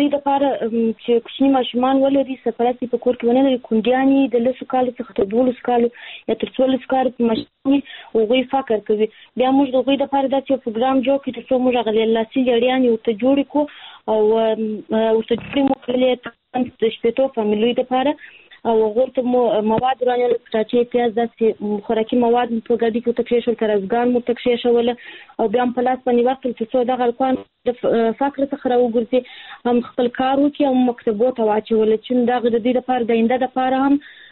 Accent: Kandahar, Afghanistan; زه هلمند نه، د کندهار ولایت یم.

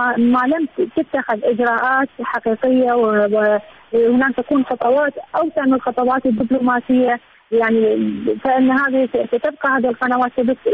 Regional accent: Iraq; إحنا كشارع عراقي، كجمهور عراقي

